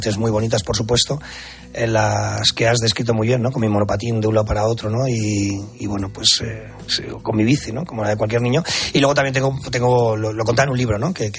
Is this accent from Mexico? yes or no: no; Madrid, Community of Madrid, Spain; no tiene nada que ver, ni soy de Valencia, ¿no? Soy de Madrid